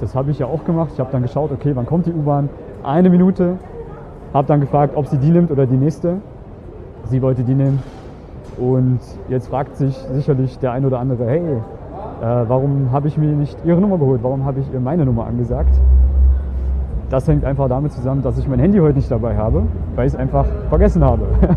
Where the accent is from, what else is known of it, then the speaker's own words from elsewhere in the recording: Germany; Ich bin aus Deutschland ursprünglich